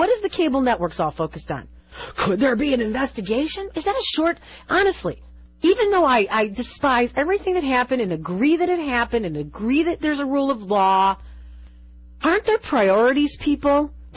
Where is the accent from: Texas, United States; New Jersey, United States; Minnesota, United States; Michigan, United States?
Michigan, United States; Detroit; I have a microphone. I'm from Detroit. It is my job to say